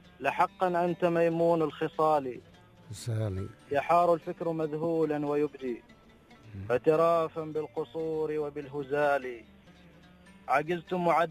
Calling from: Oman; أنا أتأسف أكلمكم من عمان، ما أسمع البرنامج

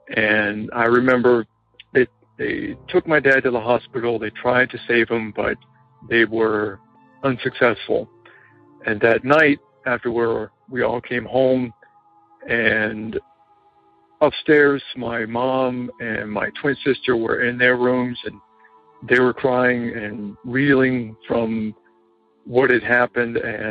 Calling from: New Jersey, United States; I'm calling from New Jersey.

